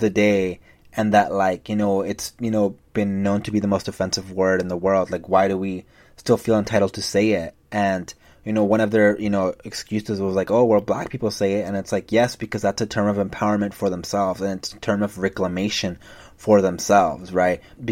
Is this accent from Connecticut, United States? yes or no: no; Los Angeles, California, United States; I grew up in Southeast